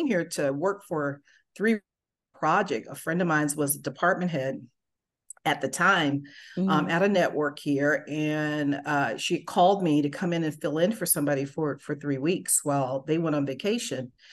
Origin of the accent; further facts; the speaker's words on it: Winter Haven, Florida, United States; now in Atlanta, United States; I'm from Florida, born and raised in Florida, in a little town, Winter Haven, Florida.